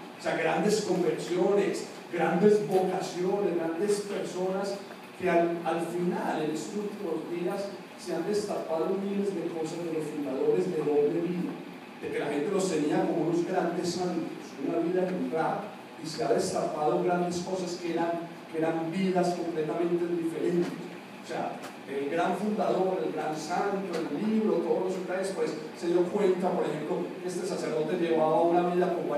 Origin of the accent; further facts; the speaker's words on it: Medellín, Antioquia, Colombia; Yo soy de Medellín, los que conocen Medellín, Medellín es un valle, ¿cierto?